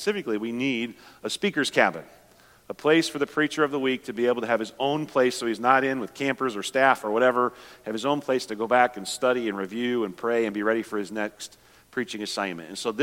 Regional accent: Minnesota, United States; And then also a team from our home church where we grew up in Minnesota had arrived that day

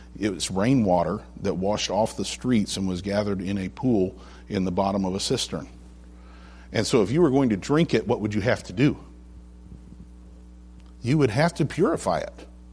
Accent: Indiana, United States; I grew up in Indiana, and if you just drop seed on the ground, it will grow.

